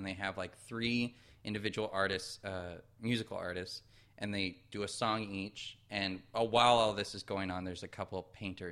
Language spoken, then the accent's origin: English; California, United States; now in Washington, United States; Well, I grew up in Orange County, which I dislike very much.